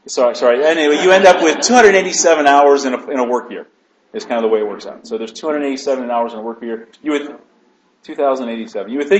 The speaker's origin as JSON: {"language": "English", "region": "Midwest", "country": "United States", "said": "I'm from the Midwest originally, so those in the Midwest, we're hard workers."}